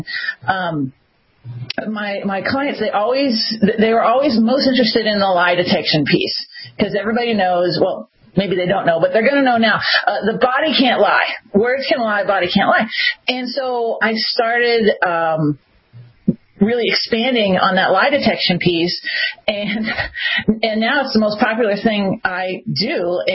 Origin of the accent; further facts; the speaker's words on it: Dallas, Texas, United States; We grew up in Dallas, racing on the same teams.